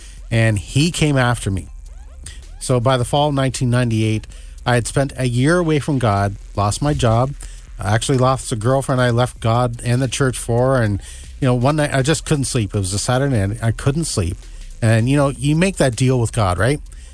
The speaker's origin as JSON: {"language": "English", "town": "Toronto", "region": "Ontario", "country": "Canada", "tie": "born or raised there", "said": "I grew up in Toronto, as many people know. I grew up in a Christian home"}